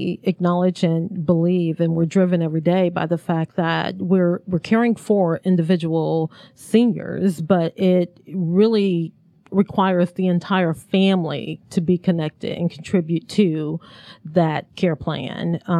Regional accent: Akron, Ohio, United States; I'm originally from Ohio. Born and raised in Akron, Ohio.

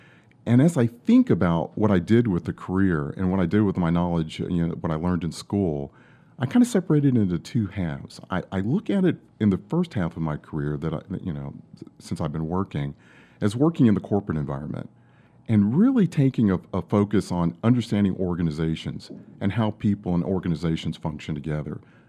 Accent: Savannah, Georgia, United States; I was raised in Savannah, Georgia, to the family of a military family, so got travel early on in my life.

